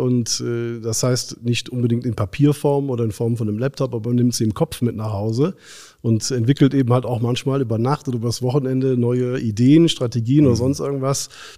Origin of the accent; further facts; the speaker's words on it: Geilenkirchen, North Rhine-Westphalia, Germany; born there; Ich bin in Geilenkirchen in Nordrhein-Westfalen geboren und bin mit dem Handwerk groß geworden.